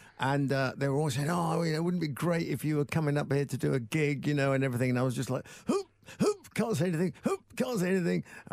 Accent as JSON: {"language": "English", "town": "Sheffield", "region": "Yorkshire and the Humber", "country": "United Kingdom", "tie": "born or raised there", "said": "I was brought up in Sheffield"}